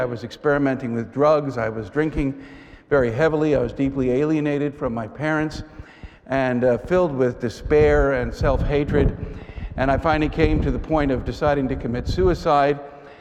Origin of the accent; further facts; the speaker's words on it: New York City, New York, United States; I grew up in New York City and was born and raised in New York